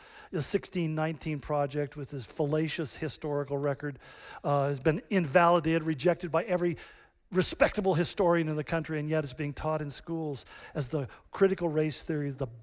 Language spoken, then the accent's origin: English; United States; I'm white, and even worse, I'm an American.